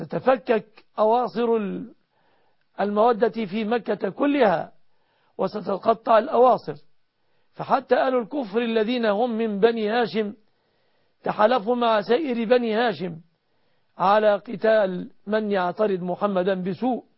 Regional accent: Egypt

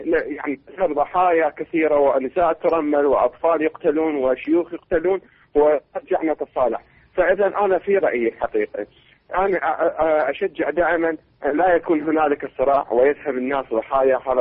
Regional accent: Iraq; أنا شيعي من العراق.

